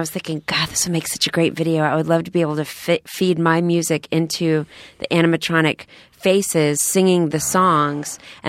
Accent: Texas, United States; Well, macaroons, well, I'm from Texas too

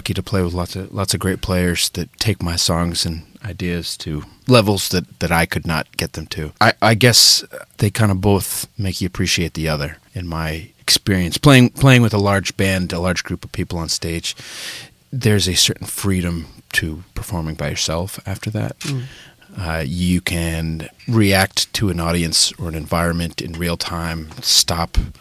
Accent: Arlington, Massachusetts, United States; I am from Arlington, yes.

